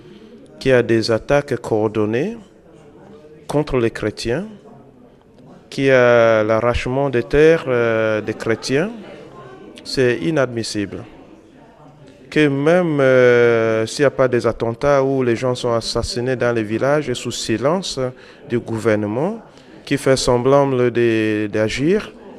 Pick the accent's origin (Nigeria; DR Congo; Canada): Nigeria; Benue; now in France; Je suis du Nigeria et de l'état de Benue. Ça, c'est le centre-est du pays, qu'on appelle le Middle Belt.